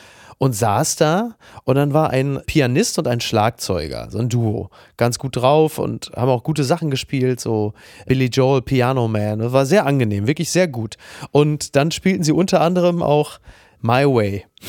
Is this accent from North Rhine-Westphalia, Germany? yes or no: yes; Castrop-Rauxel, North Rhine-Westphalia, Germany; Aber der einarmige Bandit, in meiner Heimatstadt Castrop-Rauxel gab es in den 80er Jahren